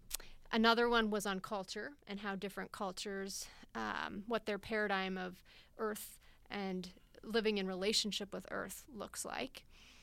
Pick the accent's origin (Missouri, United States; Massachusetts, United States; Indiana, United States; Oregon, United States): Missouri, United States; Kansas City; also born or lived in Madison, Wisconsin; So I claim, even though I was actually born in Madison, Wisconsin, but moved when I was one. So I claim Kansas City is home.